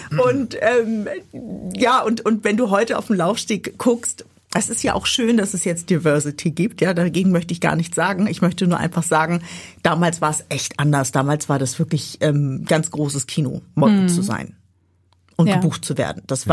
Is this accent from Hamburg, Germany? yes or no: yes; Hamburg, Germany; Ich bin tatsächlich nicht in Harvestehude aufgewachsen, wo ich heute wohne, sondern in Stelzhoop, was man ja als sozialen Brennpunkt bezeichnen dürfte.